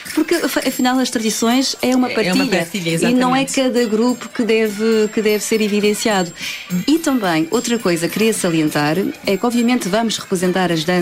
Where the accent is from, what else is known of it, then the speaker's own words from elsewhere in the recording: Paris, Île-de-France, France; Eu nasci em Paris, sou francesa, mas também sou portuguesa e nunca neguei nenhuma das minhas culturas